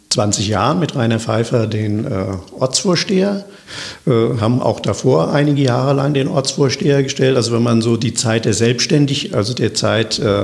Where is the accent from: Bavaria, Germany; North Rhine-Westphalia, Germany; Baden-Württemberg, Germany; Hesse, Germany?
Hesse, Germany; Wiesbaden; ich bin ja nun gebürtiger Wiesbadener.